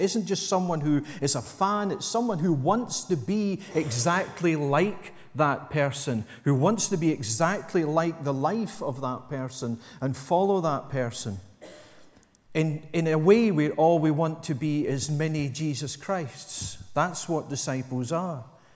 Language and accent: English; Scotland, United Kingdom; I'm quite far away as well because I was brought up on the East Coast.